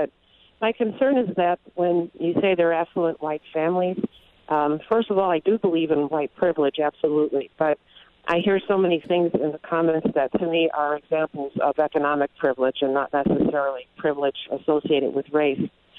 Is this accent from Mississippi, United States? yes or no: no; Chicago, Illinois, United States; moved away as an adult; now in Wisconsin, United States; growing up in Chicago and being educated there